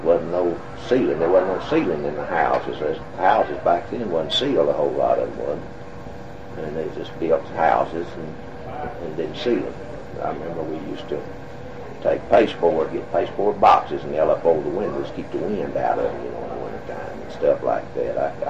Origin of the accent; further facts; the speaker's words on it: Alabama, United States; I was born and raised in Alabama. I was raised in Cherokee County, right across the line going towards center on Highway 9.